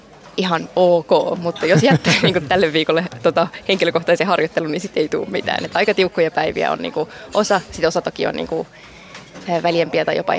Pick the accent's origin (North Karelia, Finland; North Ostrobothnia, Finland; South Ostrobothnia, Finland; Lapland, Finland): North Karelia, Finland; Nurmes; Kuhmo ensinnäkin, niin tämähän on ihan minun kotiseutuja. Mä olen kotoisin Nurmeksesta, eli tästä ihan naapurista.